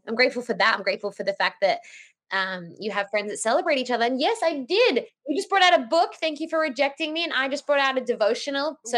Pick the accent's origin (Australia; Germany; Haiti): Australia; moved away as an adult; now in Los Angeles, United States; Well, I am an Aussie chick that moved to LA 8 years ago and good times all around.